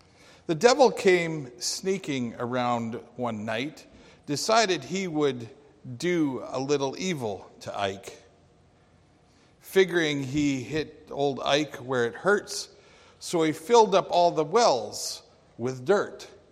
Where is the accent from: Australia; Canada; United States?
Canada; Calgary, Alberta; I grew up in Calgary. You can't really avoid country music growing up in Calgary.